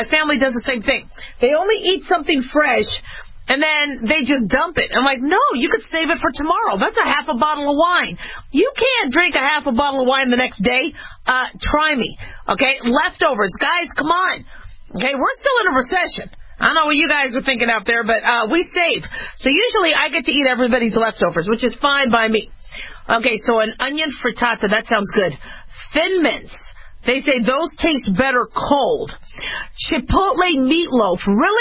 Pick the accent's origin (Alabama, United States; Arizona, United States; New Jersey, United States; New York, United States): Arizona, United States; Phoenix; When I grew up in Arizona and Phoenix, you had El Pollo Asado.